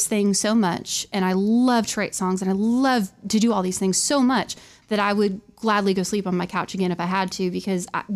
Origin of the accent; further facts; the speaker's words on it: Bakersfield, California, United States; now in Nashville, United States; So, yeah, I'm from Bakersfield, California, and I was living out there.